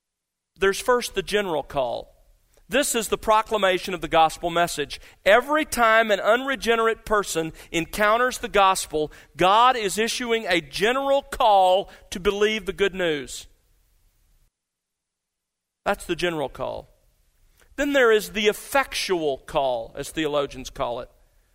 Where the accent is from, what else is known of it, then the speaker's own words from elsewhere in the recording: United States; Growing up in America, many of us were exposed to it in that way.